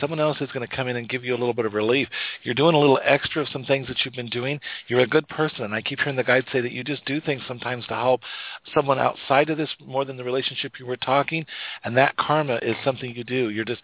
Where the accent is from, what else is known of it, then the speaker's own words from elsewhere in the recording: Wyoming, United States; And I come from Wyoming.